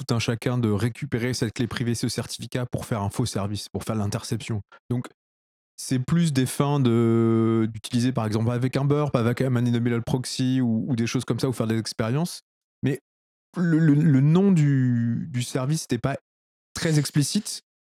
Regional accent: France; alors il faut dire qu'on est français

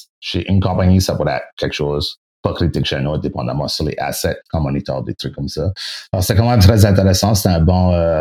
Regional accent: Acadia, Canada; accent: Acadian; Excusez mon acadien, mon français-anglais

